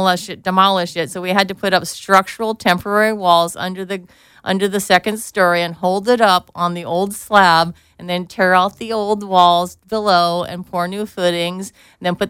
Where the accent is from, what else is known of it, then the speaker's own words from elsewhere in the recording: Laguna Beach, California, United States; but I focused where I love, which is Laguna Beach. This is my hometown. This is my base.